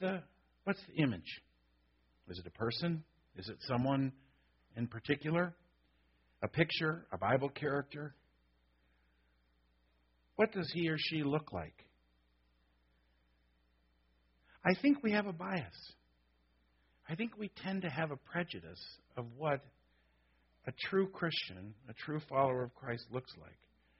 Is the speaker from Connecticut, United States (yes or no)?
no; Berkeley, California, United States; Now, I grew up in the Bay Area. I was a Berkeley boy, and so we moved to Corvallis, Oregon.